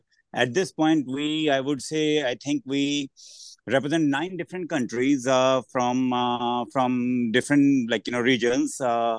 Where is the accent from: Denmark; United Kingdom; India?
India; moved away as an adult; now in United States; I grew up in India. I came to this country in 2001, and I came to in this area that was in Ohio, and then this area in Maryland in about 2004